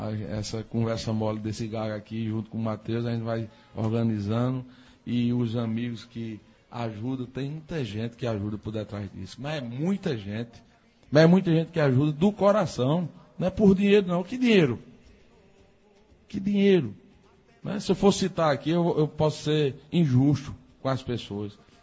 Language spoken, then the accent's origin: Portuguese; Afogados da Ingazeira, Pernambuco, Brazil; a base de sustentação do Afogareta, do Sandubão, do Zero Grau, é o povo da minha terra. É o povo que há 24 anos é cliente do Sandubão, há 20 anos é cliente do Zero Grau, há 16 anos é associado do Bloco Arerê. Então, eu tenho que agradecer ao povo de Afogados